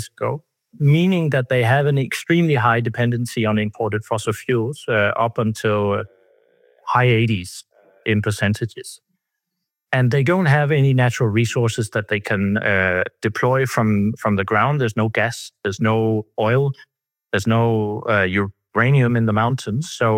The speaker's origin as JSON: {"language": "English", "country": "Denmark", "said": "So as you said, I'm from Denmark and I've got kids, three of them, not so small anymore, but they were smaller."}